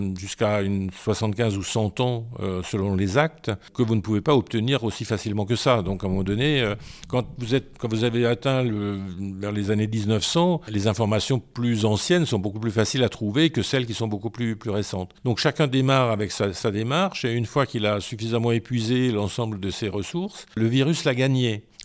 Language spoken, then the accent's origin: French; Grand Est, France; Moi, j'ai vécu toute ma jeunesse, enfin jusqu'à 45 ans, en Alsace.